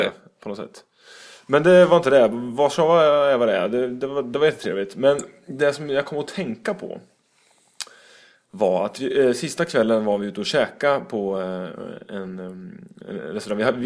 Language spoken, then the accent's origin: Swedish; Sweden; det är så jävla konstigt att man typ som svensk när man kommer utomlands här